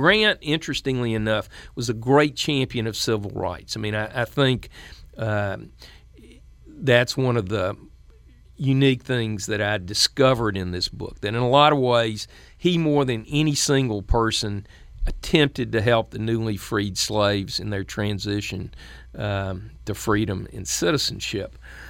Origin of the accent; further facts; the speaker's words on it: the South, United States; as a Southerner, I came away with a far better appreciation for the mindset of African Americans even today